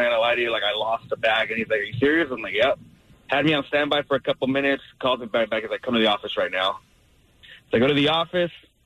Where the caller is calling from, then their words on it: Bahamas; Well, I don't know if you guys can tell, but I'm calling from the Bahamas right now.